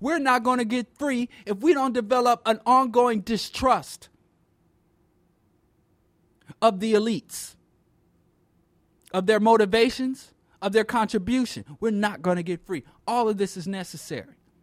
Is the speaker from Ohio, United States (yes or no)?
yes; Akron, Ohio, United States; I'm from Akron, broke down, struggle ass Akron, and I'm seeing what the world could offer me.